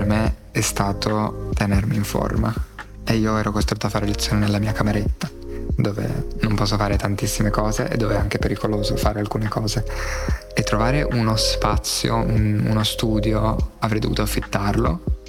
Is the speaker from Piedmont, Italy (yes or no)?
yes; Susa, Piedmont, Italy; also born or lived in Foligno; ho 23 anni, sono nato a Foligno ma ho vissuto in quella città solamente per 3 anni, poi ho vissuto gran parte della mia infanzia e adolescenza a Susa, un paesino in provincia di Torino.